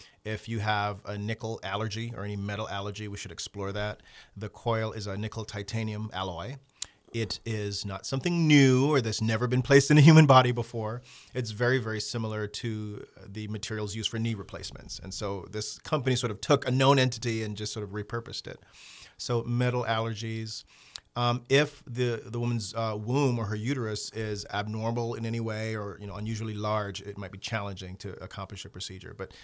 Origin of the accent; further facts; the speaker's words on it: Jamaica; Growing up in Jamaica, my uncle was quite an influence on us.